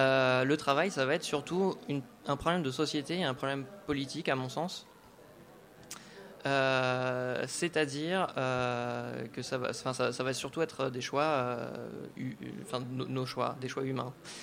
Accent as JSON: {"language": "French", "country": "France", "said": "Par exemple, nous, on est français"}